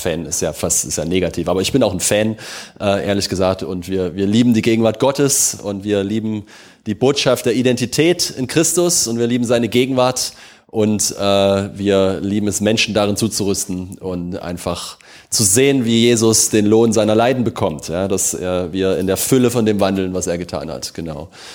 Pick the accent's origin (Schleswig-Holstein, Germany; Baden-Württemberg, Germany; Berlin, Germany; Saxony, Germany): Saxony, Germany; Leipzig; born there; ich bin in Leipzig geboren.